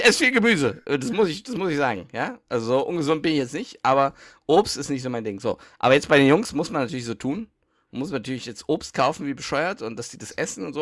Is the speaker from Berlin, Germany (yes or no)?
no; Düsseldorf, North Rhine-Westphalia, Germany; die Burgruine, wo ich aufgewachsen bin. Düsseldorf-Kaiserswerth, da gibt's eine Burgruine.